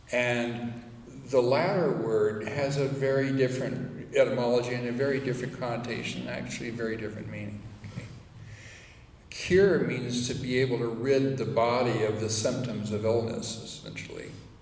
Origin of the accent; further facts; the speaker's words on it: Arizona, United States; I grew up in the Sonoran Desert. So I go down there every February now that I have the opportunity just to hang out in the desert and remember what that's like.